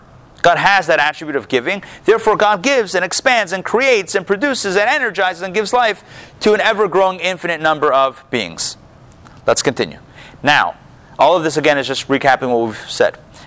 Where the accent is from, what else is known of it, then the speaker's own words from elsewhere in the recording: Pittsburgh, Pennsylvania, United States; I grew up in Pittsburgh. I know, I grew up in Pittsburgh, so huge.